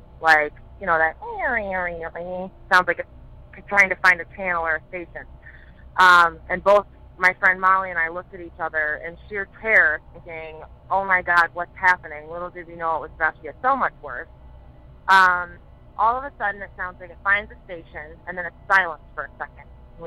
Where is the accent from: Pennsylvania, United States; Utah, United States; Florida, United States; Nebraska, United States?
Pennsylvania, United States; I'm from Pennsylvania, and I have kind of a creepy one for you.